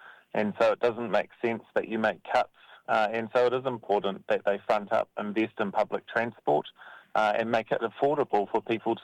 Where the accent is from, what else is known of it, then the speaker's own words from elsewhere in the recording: Hawke's Bay, New Zealand; Very concerned. I grew up in Hawke's Bay, so I understand.